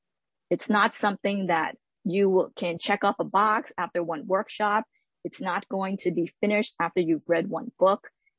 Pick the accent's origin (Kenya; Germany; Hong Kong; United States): Hong Kong; moved away; I am an immigrant from Hong Kong, also a first-generation college graduate.